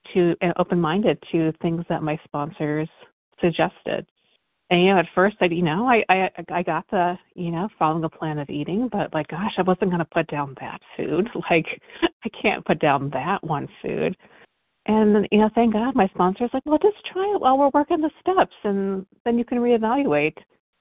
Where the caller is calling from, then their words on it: California, United States; Hi, good morning. … in California.